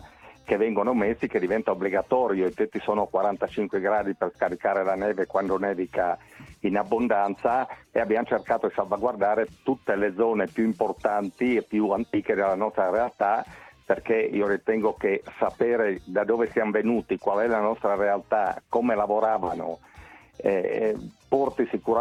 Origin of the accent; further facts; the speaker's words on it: Ravascletto, Friuli-Venezia Giulia, Italy; E sono nato a Ravascletto circa una settantina di anni fa. Ho vissuto la mia gioventù chiaramente qua in questo posto in mezzo alle montagne.